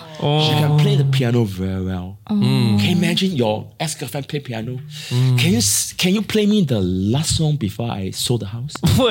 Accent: China; now in Singapore; I come from China, come to Singapore, right?

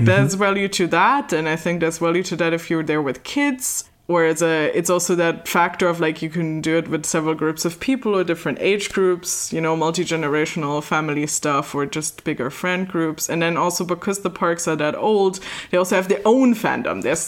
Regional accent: Germany; And then I'm from Germany. So Euro Disney, as it's still called, then opens in 92.

